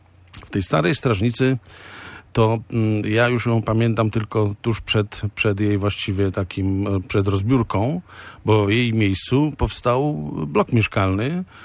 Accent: Gdynia, Pomeranian Voivodeship, Poland; born there; awangardowych właściwie kamienic modernistycznych w Gdyni. No i urodziłem się tam na drugim piętrze.

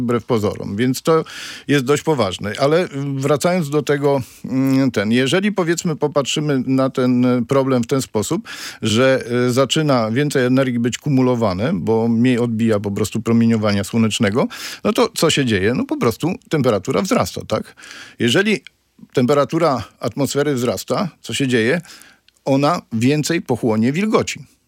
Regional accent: Grudziądz, Kuyavian-Pomeranian Voivodeship, Poland; notabene w Grudziądzu, bo jestem z Grudziądza

